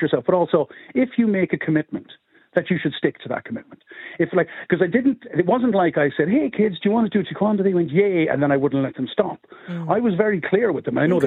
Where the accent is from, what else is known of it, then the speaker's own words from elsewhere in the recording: Limerick, County Limerick, Ireland; now in Rush, Ireland; I grew up in Moyross in Limerick, and thankfully I now live in Rush, North County Dublin, which is a beautiful, lovely, safe little village.